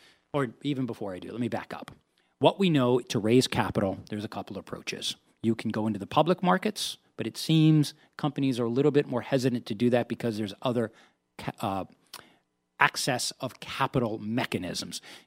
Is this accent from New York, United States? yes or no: yes; New York, United States; And the reason I'm saying that is, I'm a New Yorker.